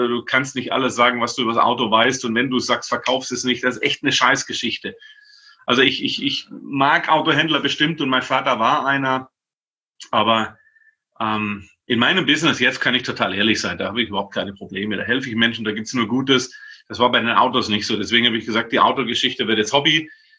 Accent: Baden-Württemberg, Germany; bin gebürtiger Schwabe.

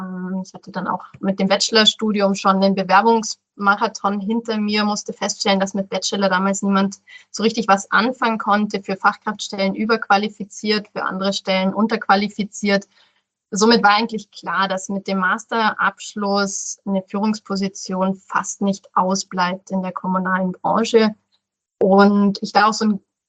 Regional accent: Rosenheim, Bavaria, Germany; Ich bin in Rosenheim aufgewachsen.

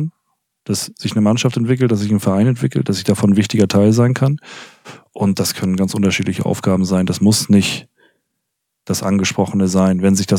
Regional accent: Kiel, Schleswig-Holstein, Germany; Also da, wo ich herkomme, gibt es viele Strände. Also in Kiel und Umgebung

